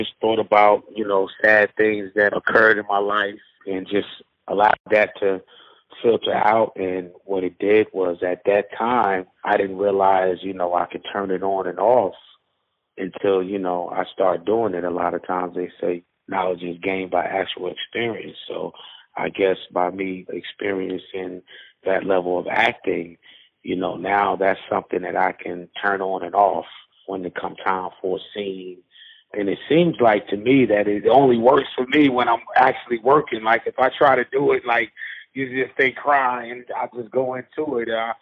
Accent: Newark, New Jersey, United States; I'm from Newark, New Jersey.

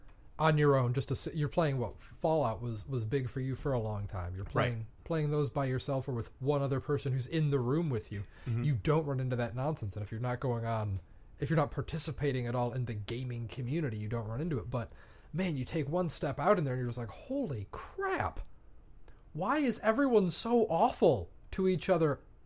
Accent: Michigan, United States; We're from Michigan. I think that's a reasonable thing to reveal about ourselves.

